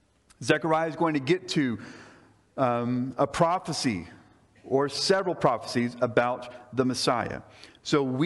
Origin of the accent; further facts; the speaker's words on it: Lakeland, Florida, United States; and one of them was in my hometown of Lakeland, Florida.